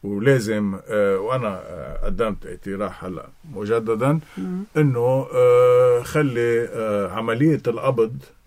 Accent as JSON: {"language": "Arabic", "country": "Lebanon", "said": "خلينا نستفيد نحن كلبنانية من شان مرة في إجماع على هذا الموضوع"}